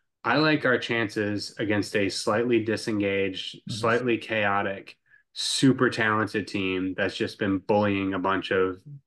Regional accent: United States; I am, as an American fan of a Bundesliga team that is not Bayern Munich, I am so sick of Bayern Munich.

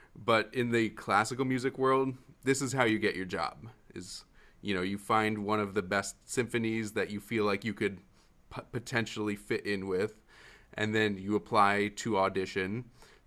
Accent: Milwaukee, Wisconsin, United States; Like my hometown in Milwaukee, most of the people who apply for the jobs in Milwaukee are from across the country or even out of the country.

